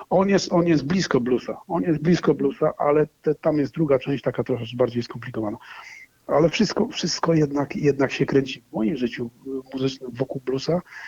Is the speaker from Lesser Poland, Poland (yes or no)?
no; Silesian Voivodeship, Poland; że ja jestem Ślązakiem, stąd jestem rodowitym i oczywiście jestem Polakiem narodowości śląskiej